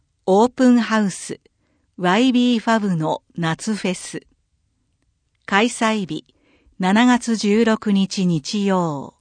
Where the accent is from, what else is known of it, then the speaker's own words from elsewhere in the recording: Hachinohe, Aomori, Japan; 私の故郷、青森県八戸市は、高齢化の影響もあり、町に元気がないと感じていました。